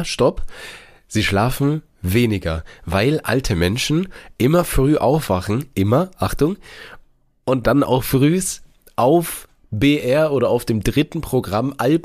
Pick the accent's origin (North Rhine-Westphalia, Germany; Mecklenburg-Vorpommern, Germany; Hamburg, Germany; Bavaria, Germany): Bavaria, Germany; ich sag dir, ich bin so in Bayern aufgewachsen